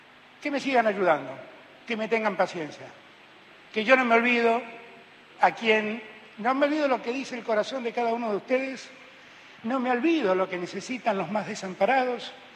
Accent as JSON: {"language": "Spanish", "country": "Argentina", "said": "Somos todos los argentinos los que ayudamos a hacer eso."}